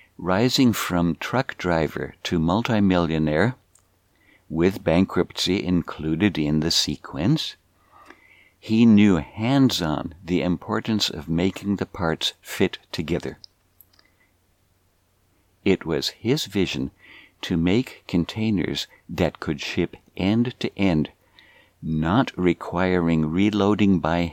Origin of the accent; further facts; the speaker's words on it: Hood River, Oregon, United States; The great interstate highway system rolled through my hometown of Hood River, Oregon, on its way to linking the whole country with upgraded transportation.